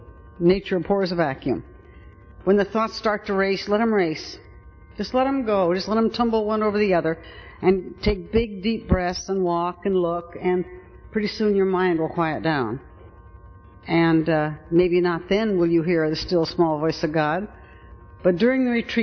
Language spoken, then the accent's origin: English; Reno, Nevada, United States; I was born and raised in Reno.